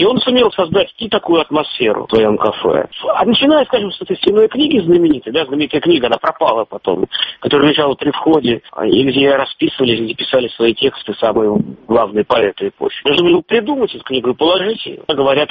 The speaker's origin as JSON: {"language": "Russian", "region": "Moscow", "country": "Russia", "said": "я хуже Питера знаю, потому что я москвич"}